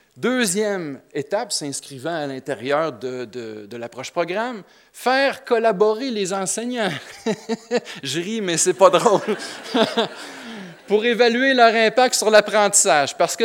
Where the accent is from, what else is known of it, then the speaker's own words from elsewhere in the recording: Quebec, Canada; mais chez nous au Québec, c'est ce qu'on appelle un « buzzword »